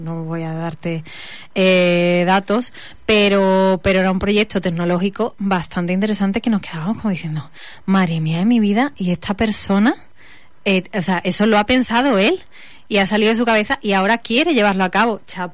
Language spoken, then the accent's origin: Spanish; Huelva, Andalusia, Spain; en el que empecé a estudiar que a Huelva no volvía. O sea, pero básicamente no porque no me gustase mi tierra, porque evidentemente me gustaba tanto que he vuelto